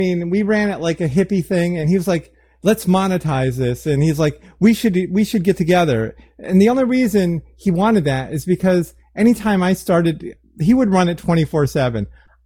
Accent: Woodstock, New York, United States; Cause I was brought up near Woodstock, New York. So I'm like a fucking hippie and I married a hippie.

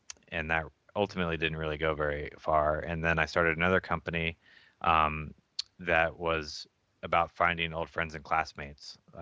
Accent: Atlanta, Georgia, United States; also born or lived in Philippines; I grew up in Atlanta. I spent a couple of years in Philippines before that, and then I went to college in Boston, Massachusetts at MIT.

